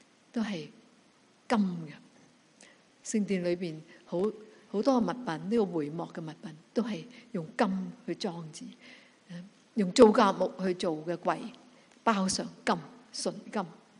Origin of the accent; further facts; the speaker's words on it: Guangdong, China; 就我哋广东人成日用嘅歇后语咧，都系咁嘅